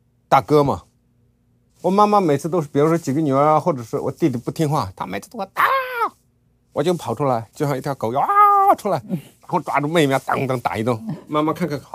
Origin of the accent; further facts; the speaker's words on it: Tibet, China; 我们西藏我们西藏人希望大家能够团结在一起